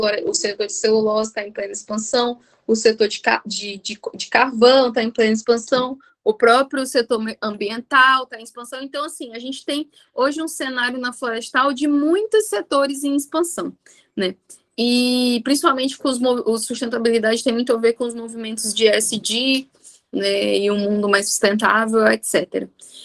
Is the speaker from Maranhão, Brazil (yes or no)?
yes; Açailândia, Maranhão, Brazil; sou natural do Maranhão, Açailândia